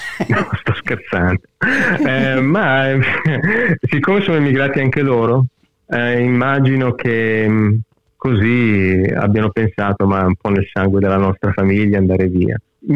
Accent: Bergamo, Lombardy, Italy; moved away; also born or lived in Apulia; Puglia, però ci siamo trasferiti a Bergamo perché lì c'era del lavoro, evidentemente. E niente, quindi sono cresciuto a Bergamo, avevo tanti amici, io ho ancora gli amici dell'infanzia, quando vado in Italia

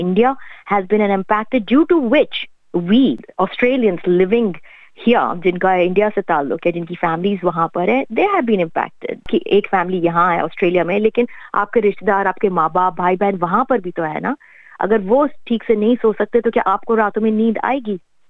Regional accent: India; now in Australia; میں خود انڈیا سے ہوں، میری فیملی، میرے بھائی بہن، میرے کزن سارے انڈیا میں رہتے ہیں، دلی میں رہتے ہیں

